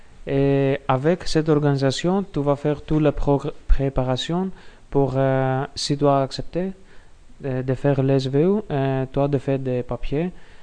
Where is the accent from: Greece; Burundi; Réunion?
Greece; Je viens de Grèce